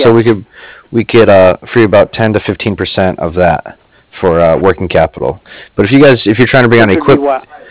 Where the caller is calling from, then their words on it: San Diego, California, United States; I'm in California, San Diego.